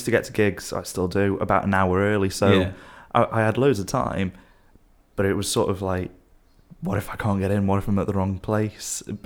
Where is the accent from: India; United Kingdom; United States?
United Kingdom; I've tried to make sure everyone knows I'm British.